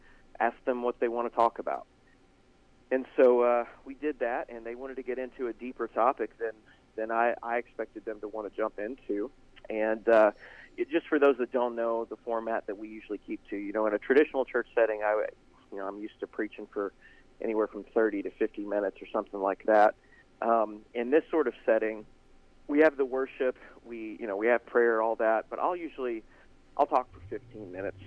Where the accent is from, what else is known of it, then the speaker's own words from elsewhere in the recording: Kentucky, United States; originally from Breckenridge County, believe it or not.